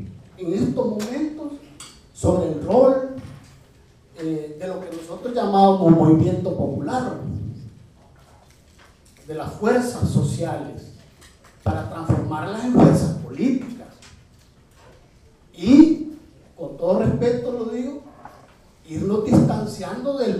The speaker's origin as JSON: {"language": "Spanish", "country": "El Salvador", "said": "vengo de El Salvador"}